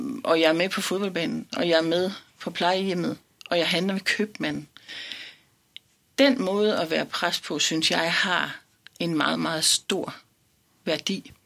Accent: Hjerm, Central Denmark Region, Denmark; Altså, jeg kommer jo fra Hjerm, som jo i høj grad ligner Ørnhøj og Nørre Omme

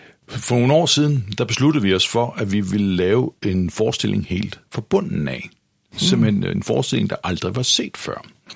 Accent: Gedser, Zealand, Denmark; Jeg er født i Gedser, eller opvokset i Gedser på Falster, og gik i gymnasiet i Nykøbing.

